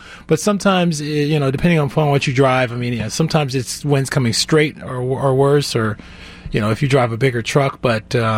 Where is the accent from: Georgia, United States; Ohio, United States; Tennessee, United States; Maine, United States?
Ohio, United States; Cleveland; I grew up in Cleveland, Ohio, where I thought it snowed every day from Halloween to Easter.